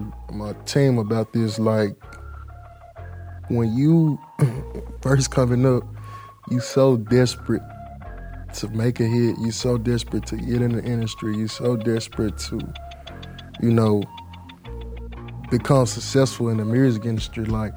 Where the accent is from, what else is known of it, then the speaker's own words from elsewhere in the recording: Memphis, Tennessee, United States; You growing up in Memphis, this is how you want to do, cop the new J's.